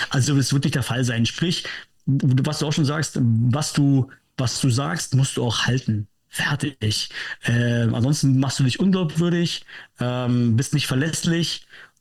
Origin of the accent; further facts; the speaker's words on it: Karlsruhe, Baden-Württemberg, Germany; Bin aus Karlsruhe